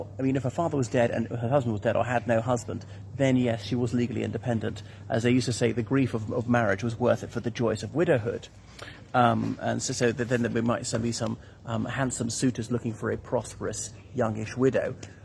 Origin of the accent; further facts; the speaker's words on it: Ireland; from Ireland.